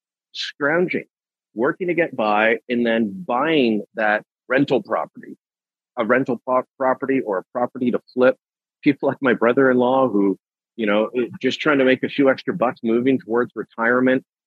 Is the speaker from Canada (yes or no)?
yes; Hamilton, Ontario, Canada; there are so many people that I grew up with in Hamilton who are tradespeople